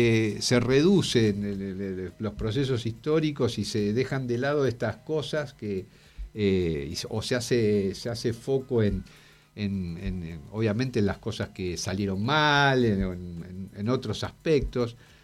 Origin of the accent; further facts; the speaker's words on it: Argentina; en esta historia que en cierta medida nos representa como argentinos